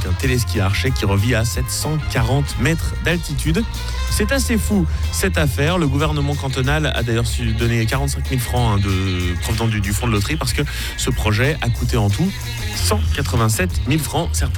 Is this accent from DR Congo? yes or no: no; Valais, Switzerland; Moi je me souviens très bien quand j'étais petit, en Valais